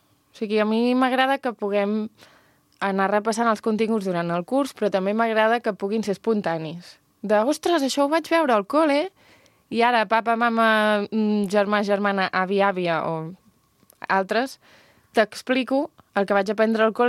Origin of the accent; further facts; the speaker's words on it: Vilafranca del Penedès, Catalonia, Spain; Aquí som molt de Vilafranca, ens agrada molt la festa major, moltíssim.